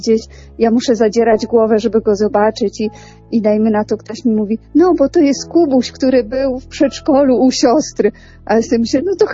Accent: Tarnobrzeg, Subcarpathian Voivodeship, Poland; bo ja pochodzę z Tarnobrzega, więc to jest bardzo niedaleko.

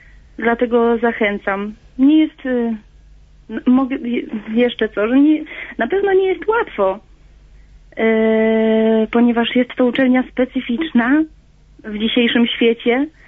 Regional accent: Szczebrzeszyn, Lublin Voivodeship, Poland; now in Toruń, Poland; bo pochodzę dokładnie ze Szczebrzeszyna, także do Torunia mam daleko, miałam, bo teraz mieszkam obecnie w Toruniu.

